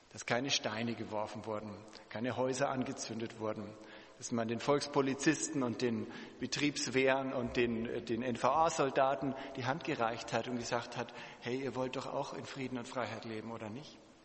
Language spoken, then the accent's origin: German; West Germany, Germany; ich bin im Westen aufgewachsen